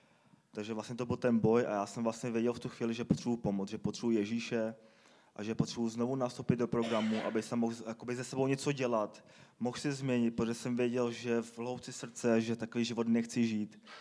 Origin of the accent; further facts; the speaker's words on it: Chomutov, Ústí nad Labem Region, Czechia; jsem z Chomutova, je mi 25 let.